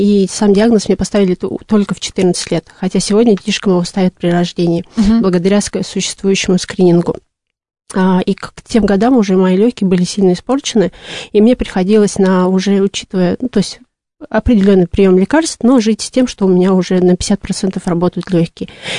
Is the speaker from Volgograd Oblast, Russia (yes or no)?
yes; Volgograd, Volgograd Oblast, Russia; нельзя поехать в свой город, я из Волгограда